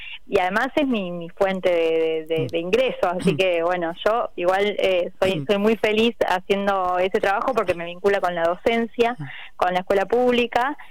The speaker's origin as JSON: {"language": "Spanish", "town": "Bariloche", "region": "Río Negro", "country": "Argentina", "said": "Yo arranqué cantando en coros, siendo muy chiquita, como bien vos me presentaste ahí, soy de Bariloche."}